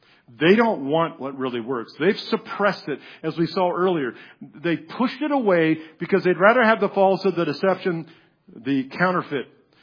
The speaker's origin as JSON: {"language": "English", "town": "San Francisco", "region": "California", "country": "United States", "tie": "born or raised there", "lives_now": "Dallas, United States", "said": "Because we grew up around Haight-Ashbury."}